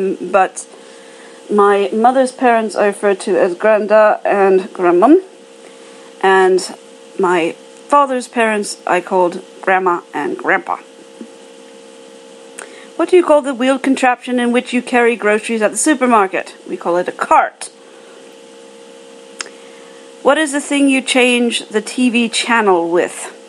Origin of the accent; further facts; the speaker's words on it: Chicago, Illinois, United States; also born or lived in New York; I was born in New York, live in Chicago for most of my life. I know it doesn't sound like it.